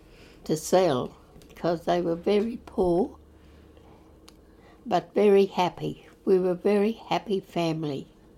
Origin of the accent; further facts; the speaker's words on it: Miles, Queensland, Australia; born there; I was born in Miles, which was quite a long way away